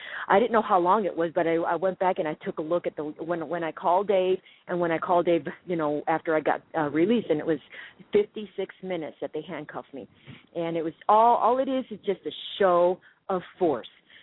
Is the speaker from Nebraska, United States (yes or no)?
no; East Chicago, Indiana, United States; also born or lived in Gary; Do you know I was born in East Chicago, Indiana, and raised in Gary and East Chicago?